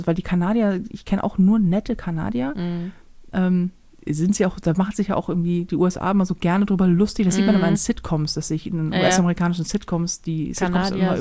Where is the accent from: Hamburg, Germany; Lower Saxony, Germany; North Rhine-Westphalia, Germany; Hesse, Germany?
Hamburg, Germany